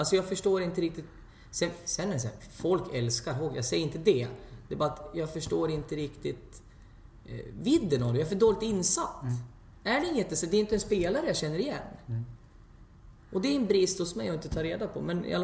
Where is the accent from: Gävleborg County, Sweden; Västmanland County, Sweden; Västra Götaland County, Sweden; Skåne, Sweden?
Västmanland County, Sweden; Västerås; jag är västeråsare